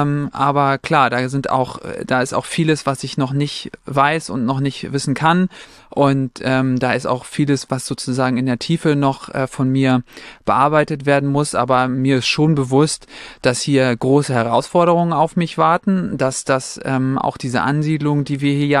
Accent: Heide, Schleswig-Holstein, Germany; Ich freue mich, endlich wieder nach Hause zu kommen. Dithmarschen ist meine Heimat. Ich darf wieder nach Heide ziehen

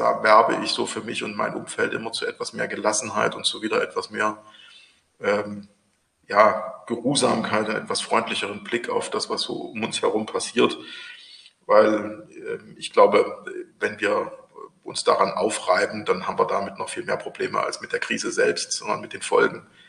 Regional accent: East Germany, Germany; muss ich mich jetzt nochmal outen. Vielleicht auch als Ossi.

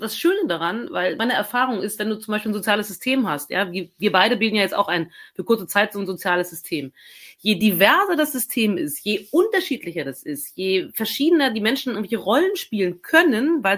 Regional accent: East Germany, Germany; born there; weil ich bin nämlich in der DDR geboren

